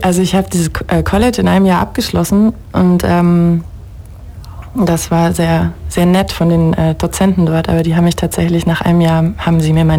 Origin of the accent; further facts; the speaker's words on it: Delmensingen, Baden-Württemberg, Germany; Ich bin aus Ulm. Ich bin genau genommen sogar aus Delmensingen, was Richtung Laupheim ist. Und ich bin in Ulm zur Schule gegangen, ans Scholl.